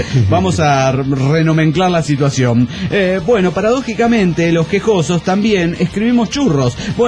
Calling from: Guadalajara, Jalisco, Mexico; de Guadalajara, Jalisco y México.

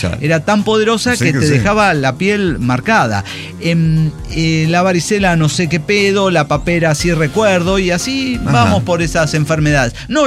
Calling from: Guanajuato, Mexico; de Guanajuato

